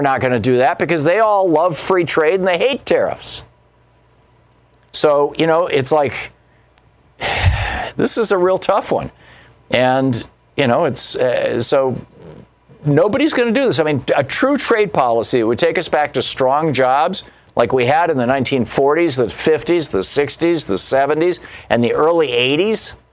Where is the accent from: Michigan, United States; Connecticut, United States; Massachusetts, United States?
Michigan, United States; Lansing; I grew up in Lansing, Michigan. I grew up in a lower middle class, blue collar community.